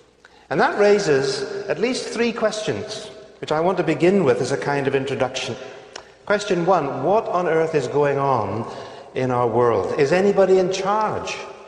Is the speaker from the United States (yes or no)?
no; Northern Ireland, United Kingdom; accent: Northern Irish; and now you have to get used to my Northern Irish accent. I'm just telling you that so you don't spend the rest of the sermon wondering where I come from.